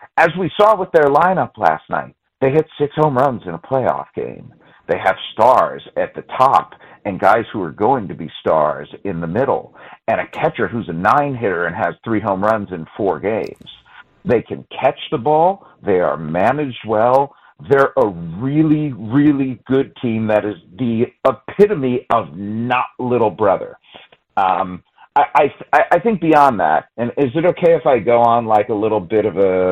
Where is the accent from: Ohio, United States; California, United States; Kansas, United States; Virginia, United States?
Ohio, United States; Cleveland; because I grew up in Cleveland, guys.